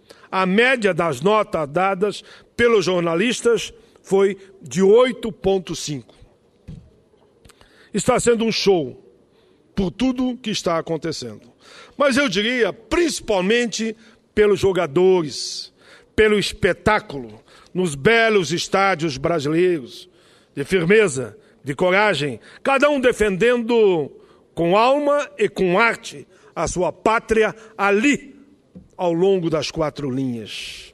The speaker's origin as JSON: {"language": "Portuguese", "town": "Porto Alegre", "region": "Rio Grande do Sul", "country": "Brazil", "said": "É, senhor presidente, esse exemplo que dei aqui da minha terra aconteceu em todas as outras subsedes da Copa."}